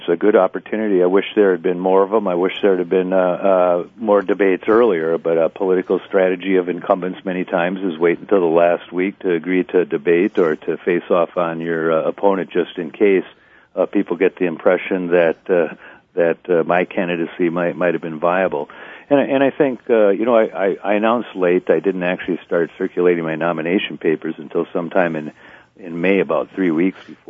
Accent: Wausau, Wisconsin, United States; also born or lived in Hayward; And me showing back up in Wausau, which was my hometown, and saying, look at, everyone knew I lived in Hayward

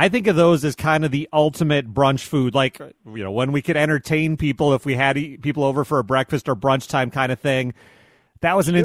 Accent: Midwest, United States; Now, you mentioned okra, and I'm from the Midwest. I couldn't have picked okra out of a lineup most of my life.

